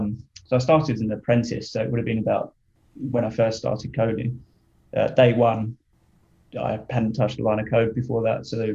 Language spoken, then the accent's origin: English; Portsmouth, South East England, United Kingdom; also born or lived in Barking / Grays / Canvey Island; So I grew up initially in Hampshire, Portsmouth. Mm. And then I moved to Barking. After Barking, I moved to Grays and then Canby Island.